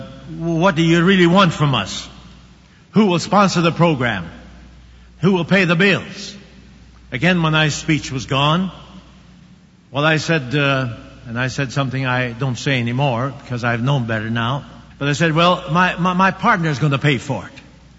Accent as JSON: {"language": "English", "region": "Oklahoma", "country": "United States", "said": "I came from Oklahoma."}